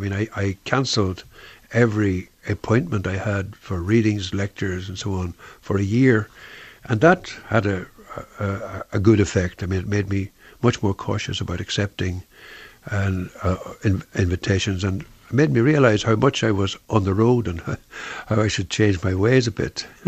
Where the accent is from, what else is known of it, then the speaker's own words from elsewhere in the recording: Ireland; There are poems about my inheritance as an Irish writer.